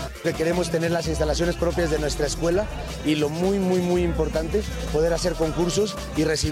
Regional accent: Mexico; Soy el único mexicano dentro del equipo

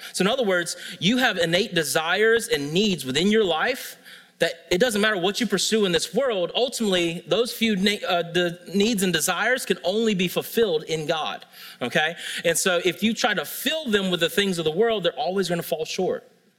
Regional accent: Starke, Florida, United States; And as I said, I'm from Stark, Florida.

